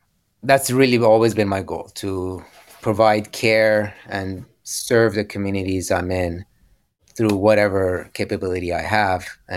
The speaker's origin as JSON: {"language": "English", "region": "Dubai", "country": "United Arab Emirates", "tie": "born or raised there", "also_born_or_lived": "United States", "moved": "as an adult", "said": "So I grew up in Dubai most of my childhood and then proceeded to attend Penn State University in the United States, where I completed my bachelor's degree."}